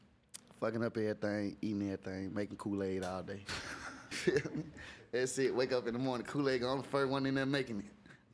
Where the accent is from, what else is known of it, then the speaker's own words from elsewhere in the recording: Atlanta, Georgia, United States; I came from East Atlanta, Zone 6, Lila Valley. I was right there in the cut, in apartments, all the way to Glenwood Road.